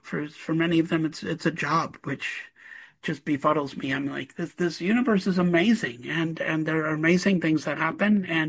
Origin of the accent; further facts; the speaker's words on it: Wisconsin, United States; I grew up in Wisconsin, and we drove up there to look for it one day